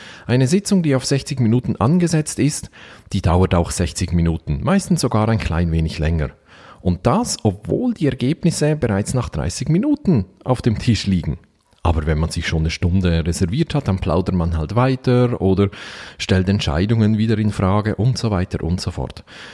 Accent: Switzerland; Ich weiß nicht, ob das ein Helvetismus ist. Bei uns in der Schweiz bezeichnet man damit eben die regelmäßigen Termine

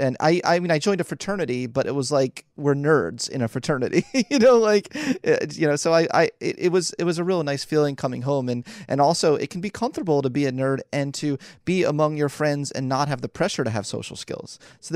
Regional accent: Philadelphia, Pennsylvania, United States; born or raised there

